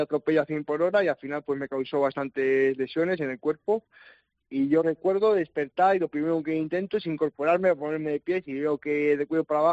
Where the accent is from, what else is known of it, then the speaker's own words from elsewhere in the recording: Castile and León, Spain; vengo de un pueblo de Valladolid, un pueblito pequeño, y mi futuro era la agricultura.